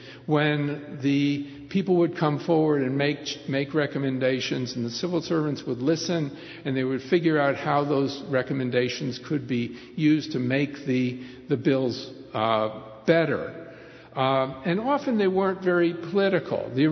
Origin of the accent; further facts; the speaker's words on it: Ontario, Canada; I'm from Ontario